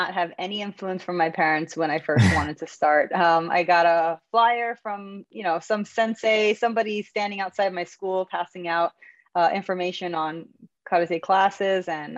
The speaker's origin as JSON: {"language": "English", "town": "Honolulu", "region": "Hawaii", "country": "United States", "tie": "born or raised there", "said": "Well, I was born in Honolulu, Hawaii. Spent most of my early years there."}